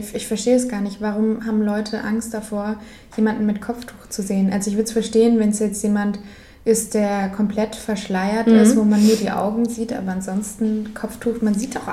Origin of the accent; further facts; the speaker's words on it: Bavaria, Germany; Ja, ich komme ja auch aus Bayern und mein Freundeskreis bestand quasi nur aus nicht-muslimischen Freunden.